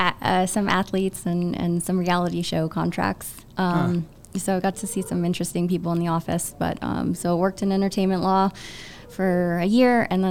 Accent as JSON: {"language": "English", "town": "Los Angeles", "region": "California", "country": "United States", "tie": "born or raised there", "said": "I wanted to go to New York from LA. I grew up in Los Angeles"}